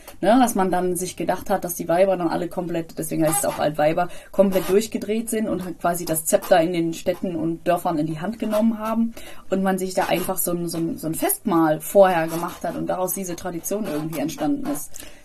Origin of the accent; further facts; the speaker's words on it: Düren, North Rhine-Westphalia, Germany; born there; ich bin ja gebürtig hier Rheinländer. Ich bin zwar keine Gölsche, sondern eigentlich gebürtiger Dürener. Ist ja quasi ein Vorort von Kölle, wie man so schön sagt.